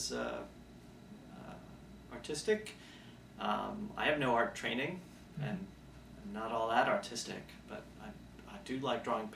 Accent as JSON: {"language": "English", "town": "Cleveland", "region": "Ohio", "country": "United States", "tie": "born or raised there", "said": "I grew up in the far eastern suburbs of Cleveland, Ohio."}